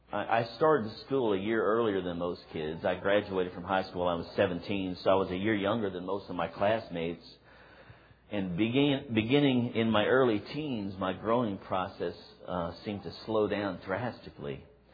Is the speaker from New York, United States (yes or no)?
no; Miami, Florida, United States; born there; I was born in 1956 in Miami